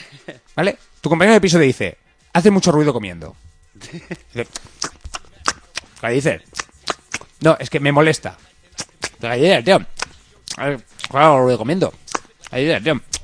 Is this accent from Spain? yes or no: yes; Spain; ¿cómo somos, los españoles?